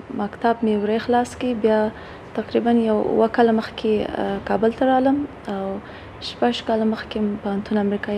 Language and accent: Pashto; Badghis, Afghanistan; also born or lived in Pakistan; او زه د بادغیس ولایت څخه یم او ژوند مې په پاکستان کې تیر کړ دی.